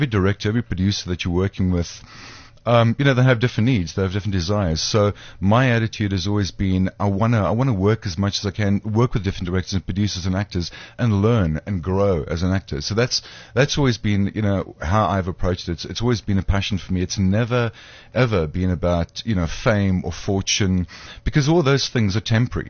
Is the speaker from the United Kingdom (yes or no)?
no; Cape Town, Western Cape, South Africa; Cape Town, okay. Spent 4 years up in Joburg